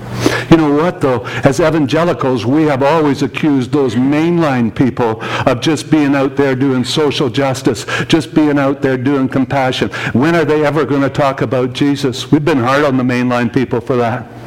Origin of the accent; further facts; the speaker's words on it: Manitoba, Canada; I'm from Manitoba. That's north of North Dakota, for those of you who are not familiar with geography. I know all Americans dream about living in North Dakota. But I lived just north of there when I grew up.